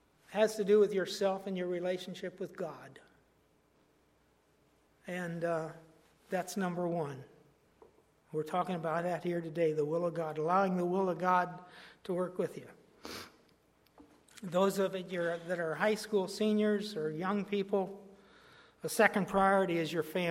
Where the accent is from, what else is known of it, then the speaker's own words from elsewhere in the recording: Ohio, United States; We came from Ohio. For 25 years, we went back to Ohio, to our roots, to be with our parents.